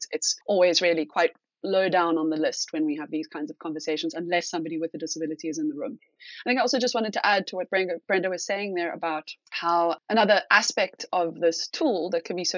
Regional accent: South Africa; particularly when it comes to being a South African trying to travel to northern countries, particularly visa processes, for example, can be, you know, really, really complicated.

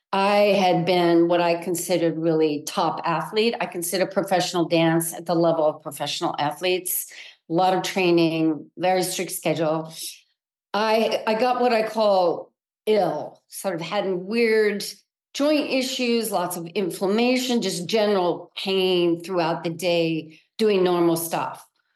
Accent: Illinois, United States; So I grew up also in Illinois, which is a very basketball crazy state.

